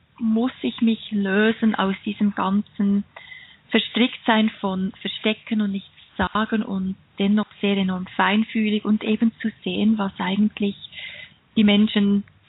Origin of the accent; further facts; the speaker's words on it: Switzerland; wie ihr alle hört, ich bin Schweizerin, ich lebe mit meiner Familie in den Schweizer Alpen